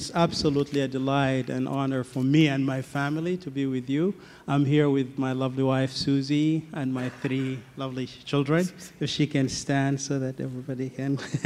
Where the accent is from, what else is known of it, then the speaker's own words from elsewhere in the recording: South Sudan; and I come from South Sudan.